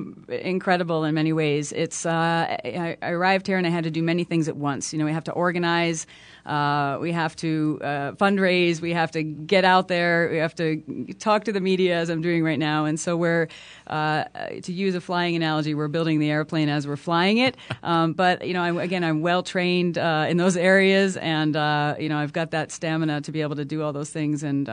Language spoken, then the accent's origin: English; Warwick, Rhode Island, United States; I grew up in Warwick, Rhode Island. I'm the youngest of five children, and my father died suddenly when I was 12 years old.